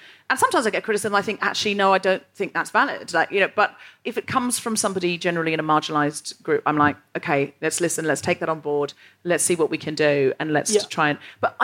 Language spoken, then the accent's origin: English; Queensland, Australia; Excuse me, I'm from the Gold Coast. I watch The Crown.